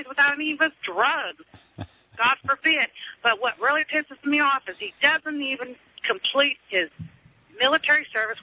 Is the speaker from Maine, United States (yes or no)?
no; West Virginia, United States; a supposedly Democratic state, I'm from West Virginia, actually